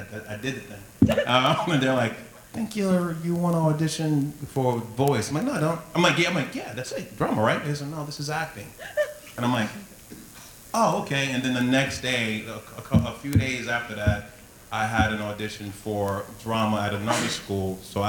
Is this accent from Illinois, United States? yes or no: no; New York City, New York, United States; accent: Brooklyn; Yeah, mine is probably a Brooklyn accent. And the thing is, I mean, I'm from New York. I grew up in Harlem and Brooklyn.